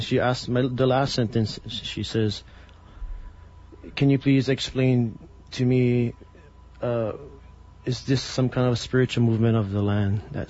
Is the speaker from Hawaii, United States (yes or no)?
yes; Hawaii, United States; how would it pertain to me this day as a Hawaiian?